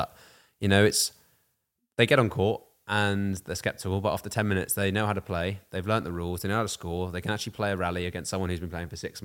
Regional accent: Wimbledon, London, United Kingdom; Wimbledon, London.

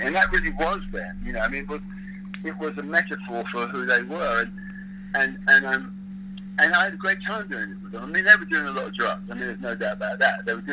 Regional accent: England, United Kingdom; we are as English, we like to take the piss

